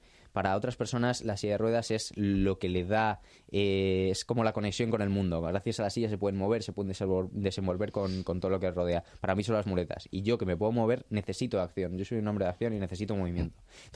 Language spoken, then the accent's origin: Spanish; Canary Islands, Spain; born there; yo nací en Canarias